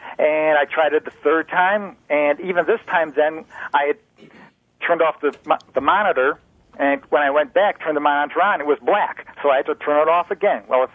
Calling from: Greece, New York, United States; Greece, New York.

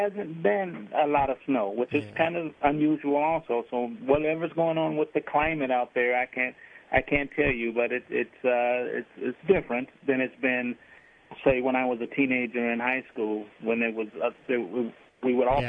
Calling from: Chicago, Illinois, United States; I'm calling from Chicago.

